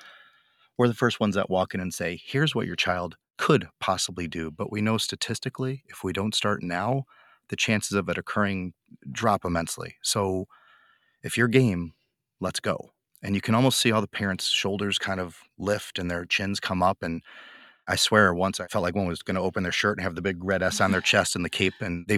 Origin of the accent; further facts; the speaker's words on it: Chicago, Illinois, United States; also born or lived in Florida; we moved from Florida back up to Chicago, where I was born and raised, and I went, got my PT degree, graduating in 2001.